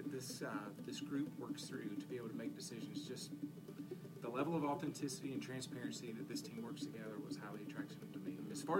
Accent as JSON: {"language": "English", "region": "Georgia", "country": "United States", "moved": "yes", "lives_now": "Spartanburg, United States", "said": "So we originally are from Georgia."}